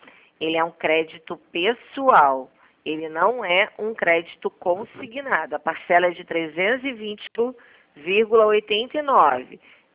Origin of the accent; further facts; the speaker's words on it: Rio de Janeiro, Brazil; Como é que o senhor sabe que eu sou carioca?